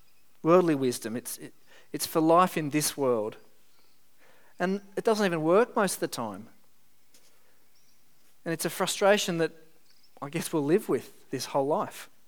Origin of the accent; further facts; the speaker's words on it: Sydney, New South Wales, Australia; where I grew up in Sydney